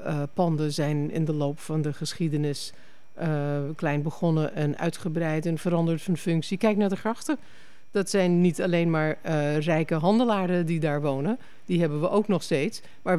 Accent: United States; now in Netherlands; Ik kom natuurlijk zelf uit Amerika

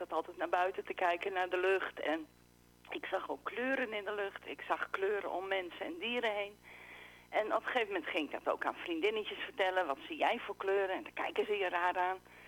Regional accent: Friesland, Netherlands; En ik ben in Friesland opgegroeid.

